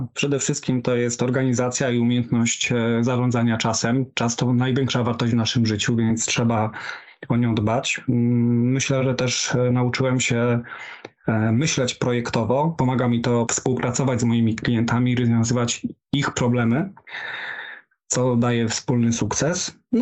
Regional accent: Olsztyn, Warmian-Masurian Voivodeship, Poland; Wiązało się to też z powrotem do mojego rodzinnego miasta, do Olsztyna, ponieważ wcześniej pracowałem w kilku innych miastach.

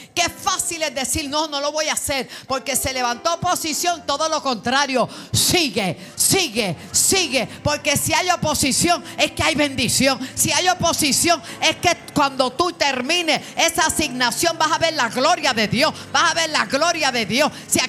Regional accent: Bayamón, Puerto Rico; also born or lived in New York; de la calle 13 de Bayamón Garden, donde me crié. Vine grandecita de Nueva York, pero me crié allí.

